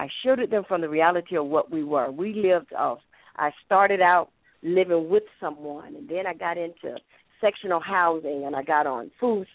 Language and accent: English; Atlanta, Georgia, United States; Now, remember, I come from Atlanta.